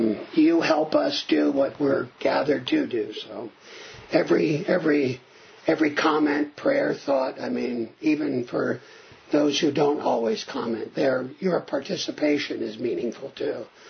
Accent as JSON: {"language": "English", "town": "Philadelphia", "region": "Pennsylvania", "country": "United States", "tie": "born there", "said": "Well, I was born in Philadelphia, so..."}